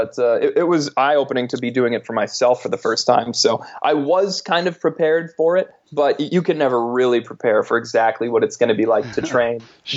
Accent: Canada; I'm Canadian.

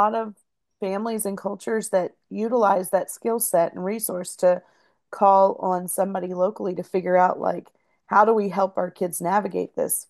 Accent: Pennsylvania, United States; I knew that I didn't want to establish my life back home in where I grew up in Pennsylvania.

